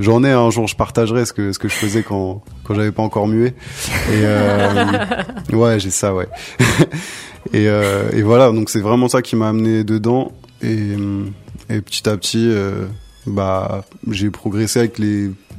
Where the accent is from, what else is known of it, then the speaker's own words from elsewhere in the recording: Cergy, Île-de-France, France; also born or lived in Saint-Denis; J'ai grandi à Cergy et Saint-Denis aussi.